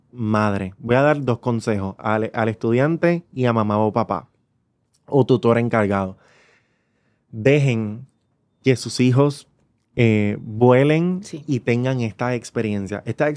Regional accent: Puerto Rico; Que los puertorriqueños estamos en todos lados.

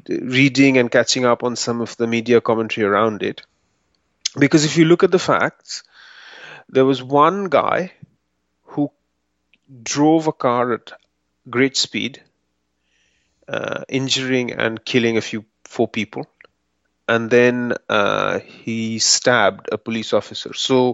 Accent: India; We grew up in India. We live in different parts of the world.

